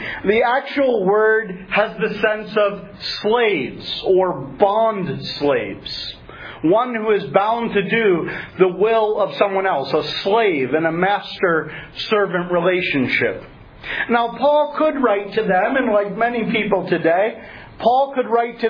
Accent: Pennsylvania, United States; I come from Pennsylvania, as you know, and we come from the area of Pennsylvania where we have a lot of Amish folk.

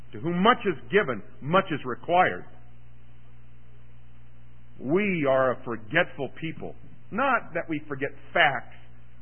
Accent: Kansas City, Missouri, United States; I'm from Kansas City, and I'm merely a fan of the Chiefs.

